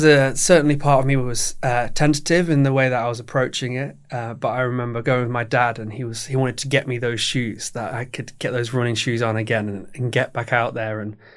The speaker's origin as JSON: {"language": "English", "town": "Nottingham", "region": "East Midlands", "country": "United Kingdom", "tie": "born or raised there", "said": "had always been aware of growing up in Nottingham that there was this Robin Hood half marathon."}